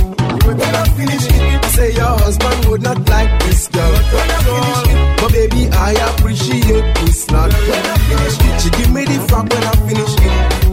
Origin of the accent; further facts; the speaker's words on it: New York, United States; And I'm from New York, and I come to spend some time down in Grenada.